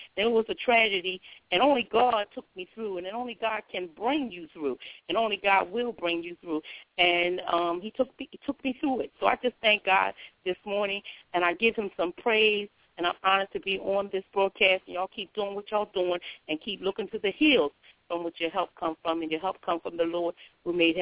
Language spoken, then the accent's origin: English; Philadelphia, Pennsylvania, United States; now in North Carolina, United States; I'm from Philadelphia. I live in North Carolina now.